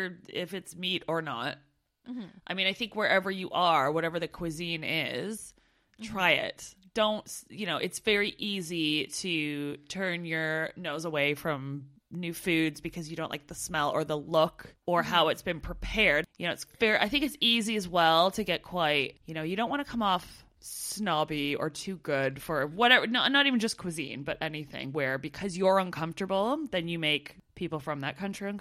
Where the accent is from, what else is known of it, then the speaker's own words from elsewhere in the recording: Canada; of my pet peeves was meeting other Canadians who all they wanted to do was sit around and talk about being Canadian all the time.